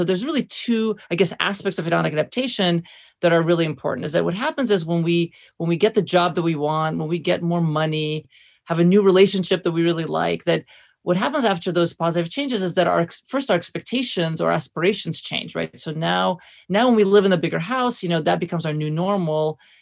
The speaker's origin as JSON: {"language": "English", "country": "Russia", "tie": "born or raised there", "said": "I remember actually I grew up in Russia where we had to wash our clothes by hand."}